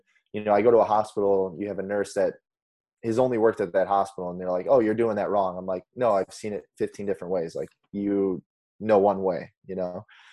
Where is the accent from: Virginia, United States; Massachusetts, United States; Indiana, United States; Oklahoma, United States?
Indiana, United States; moved away as an adult; also born or lived in Chicago; now in California, United States; I'm from Indiana. So I started, I worked in Chicago for about a year and a half, 2 years. And then I just shot to California.